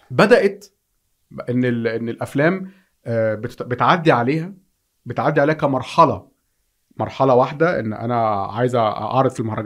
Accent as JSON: {"language": "Arabic", "country": "Egypt", "said": "في مهرجانات عندنا في مصر احترام 0%"}